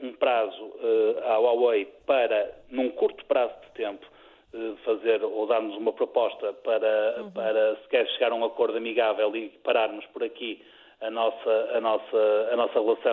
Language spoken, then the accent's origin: Portuguese; Porto, Norte, Portugal; eu sou do Porto